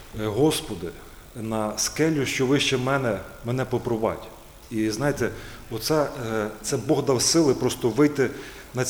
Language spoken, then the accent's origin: Ukrainian; Drohobych, Lviv Oblast, Ukraine; теж з братями приїхав працювати, як я вже казав, але сам я родом з Львівської області, таке місто Дрогобич.